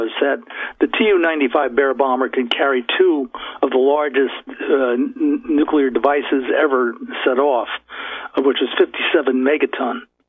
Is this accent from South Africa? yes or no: no; Middletown, New Jersey, United States; I'm from Middletown. I've lived in Middletown, as did my wife.